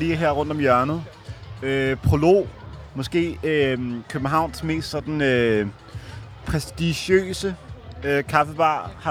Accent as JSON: {"language": "Danish", "town": "Copenhagen", "region": "Capital Region of Denmark", "country": "Denmark", "tie": "born or raised there", "said": "Jeg er vokset op på Østerbro, ikke så langt herfra."}